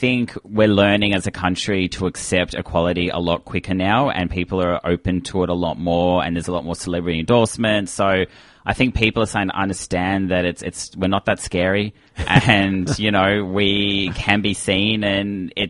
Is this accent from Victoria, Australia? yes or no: yes; Melbourne, Victoria, Australia; I'm not from Perth. I'm from Melbourne.